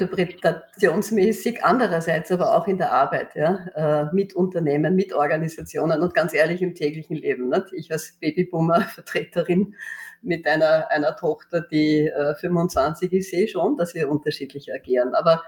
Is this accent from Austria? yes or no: yes; Austria; Ja, also in meiner Jugend, ob das jetzt bei uns in Österreich die Besetzung der Heimburger Au war oder die Verhinderung von Zwentendorf